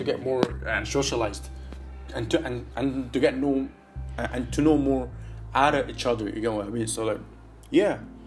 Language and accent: English; Malaysia; also born or lived in Sudan; I am originally from Sudan, okay? I was born in Malaysia, but I went to kindergarten in Sudan, and then I just came back to Malaysia and I was basically just and raised there